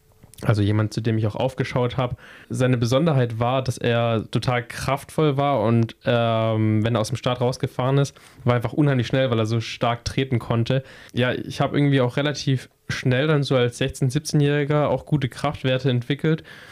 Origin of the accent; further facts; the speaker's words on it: Pleidelsheim, Baden-Württemberg, Germany; Dann sind wir um unserem Ort, wo ich herkomme, aus Pleidelsheim, sind wir einfach mit dem Rad so irgendwo rumgefahren